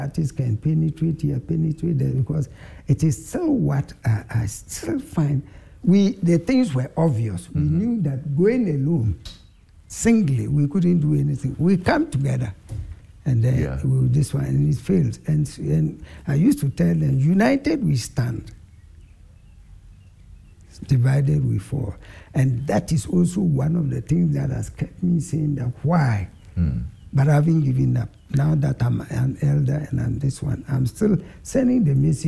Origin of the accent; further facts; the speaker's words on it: Ghana; I said, I'm from Ghana.